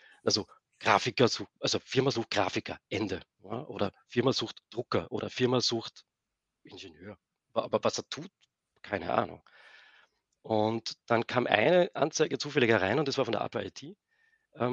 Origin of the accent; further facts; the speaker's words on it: Austria; ich bin damals an der tschechischen Grenze aufgewachsen in Österreich, also Niemandsland kann man fast sagen.